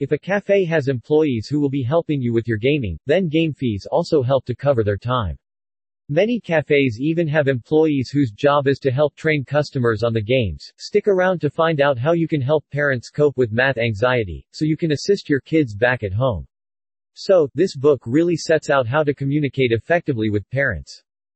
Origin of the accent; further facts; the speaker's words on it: Texas, United States; I think growing up in East Texas helped make that record resonate for me.